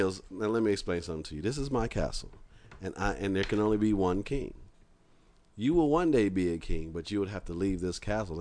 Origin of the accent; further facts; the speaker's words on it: Compton, California, United States; I'm from Compton, California, and our shootings is at least one or two a day.